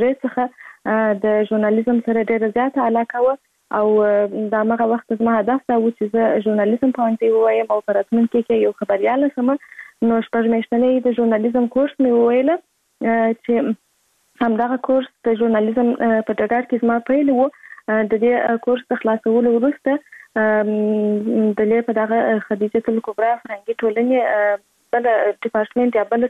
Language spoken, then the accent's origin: Pashto; Kandahar, Afghanistan; زه په کندهار ولایت کې زیږیدلی یم. او اوس فلحال په کندهار ولایت کې اوسېږم.